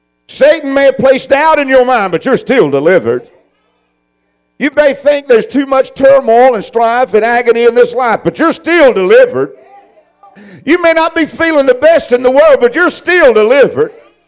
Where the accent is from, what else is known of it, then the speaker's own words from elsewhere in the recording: Southern United States, United States; Of course I do. I'm from the South, and sweetness in my mouth, I want sweet tea.